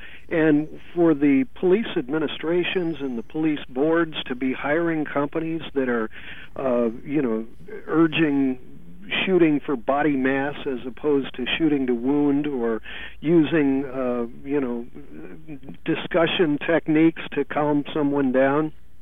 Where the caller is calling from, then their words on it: San Francisco, California, United States; I'm calling you from San Francisco